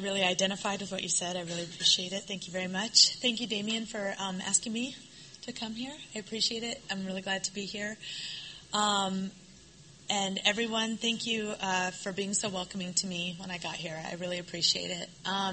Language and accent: English; Iowa, United States; I was born and raised in Iowa. I'm the oldest of three children.